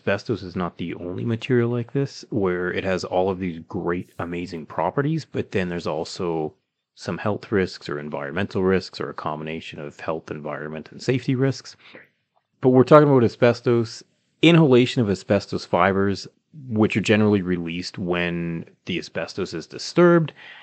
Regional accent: Calgary, Alberta, Canada; we're both from Calgary, Alberta, Canada.

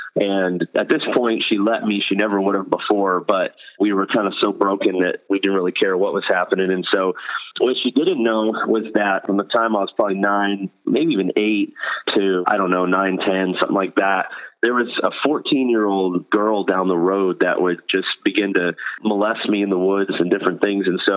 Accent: Florida, United States; I mean, I grew up in Florida, and this was during the influx of lots of Caribbean nations into Florida.

